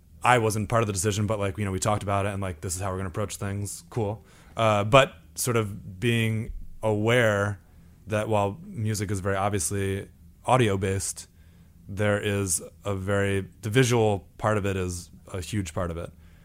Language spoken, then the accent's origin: English; Imlaystown, New Jersey, United States; My town is very small. It's called Imlay's Town. But essentially, if you've ever been to Six Flags Great Adventure, I grew up 5 minutes from there.